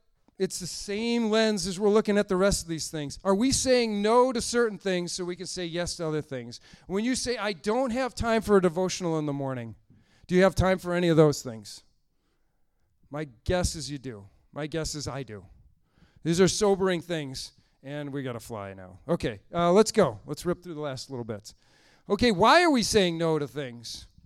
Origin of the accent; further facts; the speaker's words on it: Pewaukee, Wisconsin, United States; I'm from Pewaukee, Wisconsin, which is about the smallest town you've ever heard of, never heard of. And this guy is from my hometown